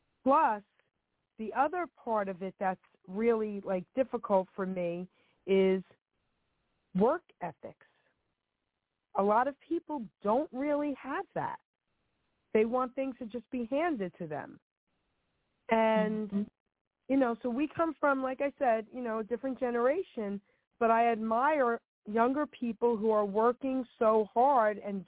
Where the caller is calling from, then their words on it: New Jersey, United States; I'm tuning in from New Jersey, girl.